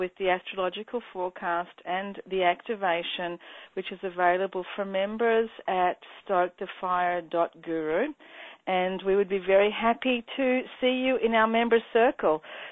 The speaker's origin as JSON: {"language": "English", "country": "Australia", "lives_now": "United States", "said": "I am Australian, as you might notice from my accent, and I live here now in America."}